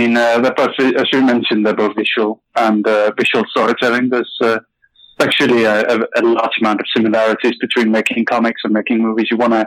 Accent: Denmark; accent: mixture of Nordic and British; English is a second language; I'm from Denmark, but my accent is kind of a mixture of Nordic and British.

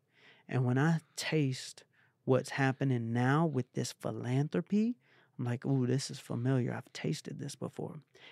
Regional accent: Atlanta, Georgia, United States; I'm from Atlanta. Like, we don't know about crystals. We don't even say the word manifest.

